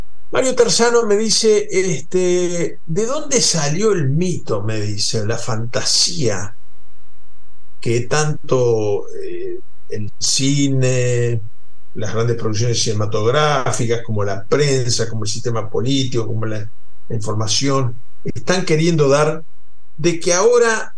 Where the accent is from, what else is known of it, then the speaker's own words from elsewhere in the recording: Uruguay; yo asistí al homenaje, como tantos uruguayos.